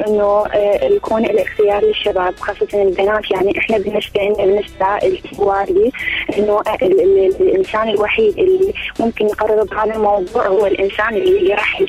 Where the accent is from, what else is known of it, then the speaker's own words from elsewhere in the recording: Diwaniyah, Al-Qadisiyyah Governorate, Iraq; من الديوانية، أيضا خريجة وبالبيت موجودة.